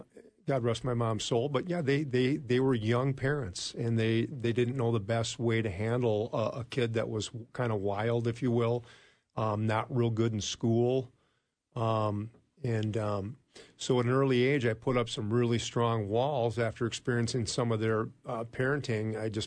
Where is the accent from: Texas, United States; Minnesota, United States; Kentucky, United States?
Minnesota, United States; Edina; Grew up in Edina.